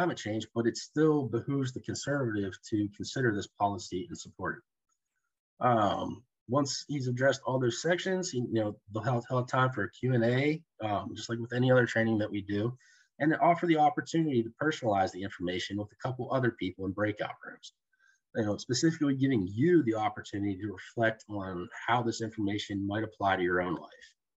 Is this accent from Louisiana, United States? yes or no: no; Pennsylvania, United States; Growing up in Pennsylvania, at the age of 12, I was out hunting, fishing, doing everything, and it's a big part of what brought me here.